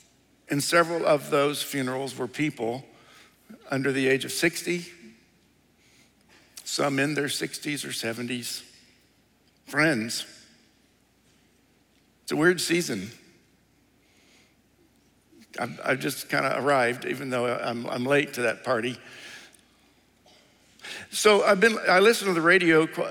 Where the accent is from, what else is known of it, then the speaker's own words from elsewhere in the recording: Tennessee, United States; born there; just proves that I was born and that I was born in Tennessee.